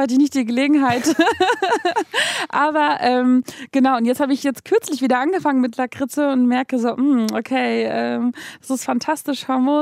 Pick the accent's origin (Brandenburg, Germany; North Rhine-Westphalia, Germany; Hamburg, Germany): Hamburg, Germany; Also in Hamburg komme ich her. Ich bin geboren im Osten, Hamburger Osten. Habe dann meine ersten Kinderjahre im Hamburger Westen verbracht, in Altona. Und bin dann wieder zurück. Und ist quasi so ein bisschen durchmischt.